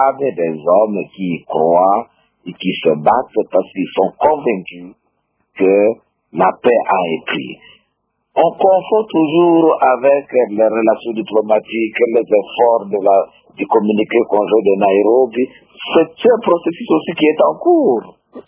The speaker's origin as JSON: {"language": "French", "country": "DR Congo", "said": "nous sommes Congolais tous."}